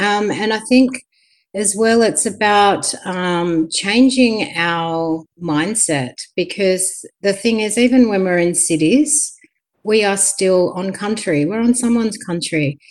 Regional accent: Sydney, New South Wales, Australia; now in Melbourne, Australia; I was born on Wurundjeri country and raised on Gadigal lands in Sydney, and I've been living down here on Wurundjeri country now for 10 years, but I have Bundjalung descendants as well.

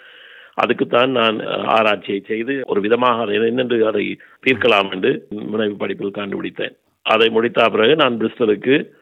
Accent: Jaffna, Northern Province, Sri Lanka; நான் யாழ்ப்பாணத்தில் 1966 பிறந்தேன்.

